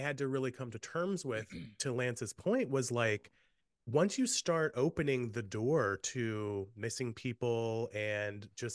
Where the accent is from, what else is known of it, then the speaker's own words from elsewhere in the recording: Maryland, United States; Like, I grew up in Maryland, and there were weirdly actually a lot of things going on in my hometown.